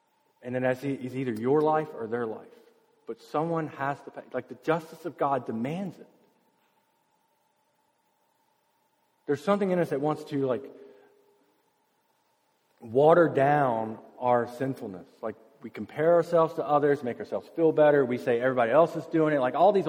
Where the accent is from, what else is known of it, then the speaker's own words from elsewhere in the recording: the South, United States; my uncle had this new, brand new styrofoam cooler, because we're from the South and that's fancy.